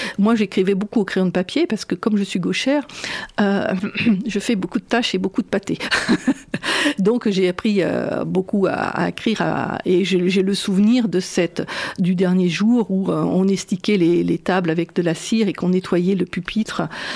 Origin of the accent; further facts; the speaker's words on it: Saint-Sornin-la-Marche, Nouvelle-Aquitaine, France; en Limousin. Je suis née à Saint-Sornin-la-Marche. Enfin, je suis née à la maternité d'Udora quand il y avait encore une maternité. J'ai fait ma petite école à Saint-Sornin-la-Marche